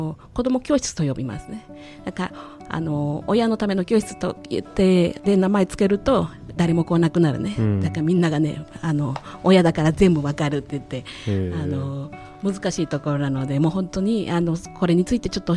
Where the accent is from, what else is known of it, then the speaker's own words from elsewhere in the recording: Mexico; 私がのメキシコ生まれ育ち、はい、で、私 の, 生まれあの育った環境ではテレビがなかったんですね